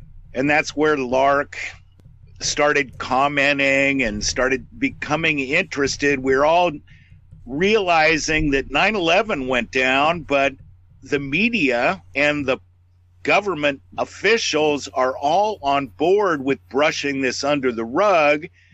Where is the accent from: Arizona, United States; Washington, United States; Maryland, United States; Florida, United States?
Washington, United States; Seattle; I grew up in Seattle, 60 miles north of where I am currently.